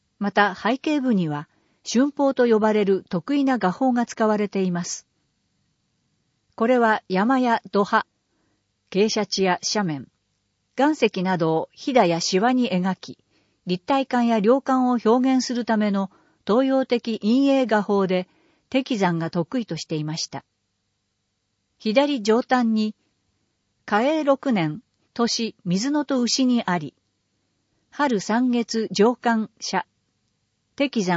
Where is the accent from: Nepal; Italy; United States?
United States; Southern United States; しかし、私が生まれ育ったアメリカ南部のお正月料理は真逆です。